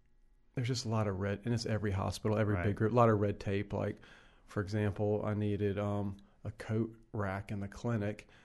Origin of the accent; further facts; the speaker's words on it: Hickory, North Carolina, United States; I grew up in Hickory, North Carolina. I need to give another shout out to my Hickory homies.